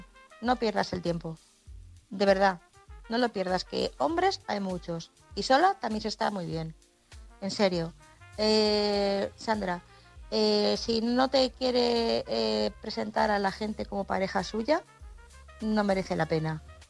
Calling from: Madrid, Community of Madrid, Spain; corresponsal de Madrid.

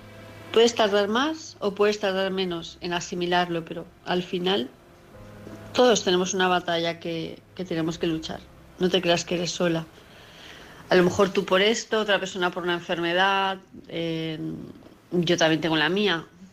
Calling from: Palma, Balearic Islands, Spain; de Palma de Mallorca

